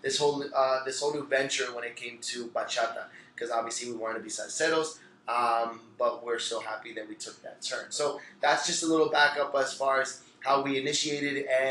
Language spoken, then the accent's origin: English; Orlando, Florida, United States; also born or lived in Puerto Rico; You know, I was born in Puerto Rico, raised in Orlando, Florida.